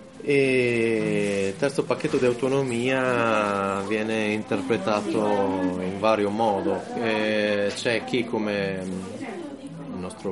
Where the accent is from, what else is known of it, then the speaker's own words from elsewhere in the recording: Trentino-Alto Adige, Italy; anche se non posso essere obiettivo perché sono trentino